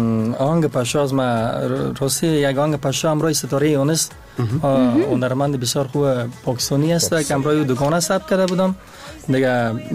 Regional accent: Kabul, Afghanistan; born there; تولد خودم زاده کابل هستیم، قبلگاه سبب همچنان دیگه، اصلا ما از ولایت لوگر هستیم.

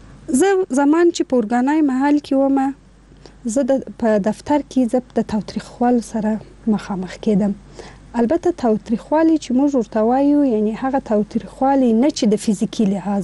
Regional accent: Afghanistan; زه افغان یم او موږ ټول یو افغان یم

